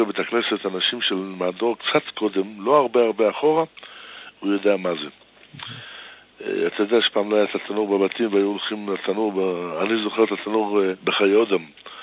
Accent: Jerusalem, Jerusalem District, Israel; אנחנו בתור ירושלמים

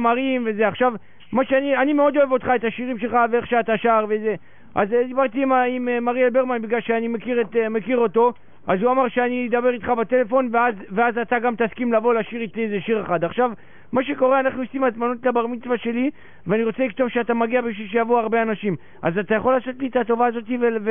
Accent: Tel Aviv, Tel Aviv District, Israel; אני מתל אביב.

